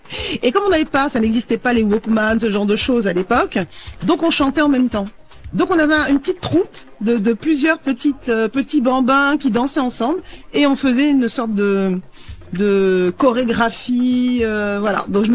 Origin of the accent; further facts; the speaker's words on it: Paris, Île-de-France, France; Moi, je suis née à Paris et j'ai vécu à Paris avec mes parents et notamment dans une banlieue qui s'appelle Thiès, en métropole.